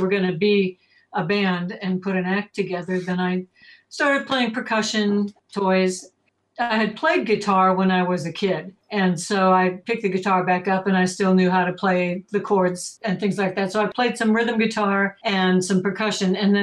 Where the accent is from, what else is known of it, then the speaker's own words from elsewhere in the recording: Chicago, Illinois, United States; Rick is from Texas. He grew up in Texas, and I grew up in the Chicago area. So we kind of both ended up in Denver at the same time, looking for adventure, you know.